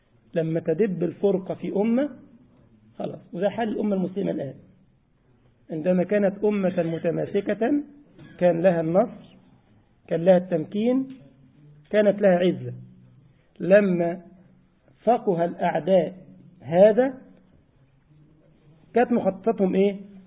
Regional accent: Egypt; وأنا مصري ما شاء الله

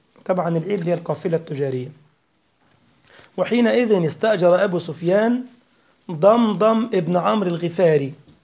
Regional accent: Egypt; كلمة عيط عندنا في مصر يعني يبكي

